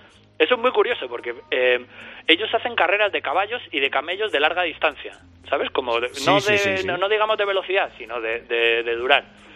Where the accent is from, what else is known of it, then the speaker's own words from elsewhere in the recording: Madrid, Community of Madrid, Spain; born there; yo nací en La Paz ahí, enfrente de la ciudad deportiva